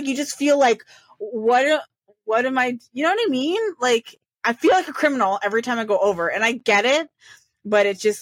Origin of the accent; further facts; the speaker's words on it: Canada; And when you're like, as a Canadian, for some reason there's this like stigma that like what's over the border is scary.